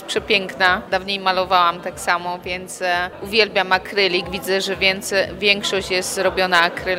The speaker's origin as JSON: {"language": "Polish", "town": "Limanowa", "region": "Lesser Poland", "country": "Poland", "tie": "born there", "said": "Ja jestem, urodziłam się w Limanowej. Z Limanowej."}